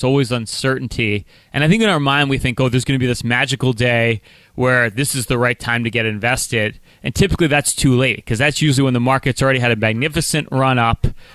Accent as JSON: {"language": "English", "town": "Philadelphia", "region": "Pennsylvania", "country": "United States", "said": "Sorry, we're from Philadelphia. I apologize to my New York listeners profusely."}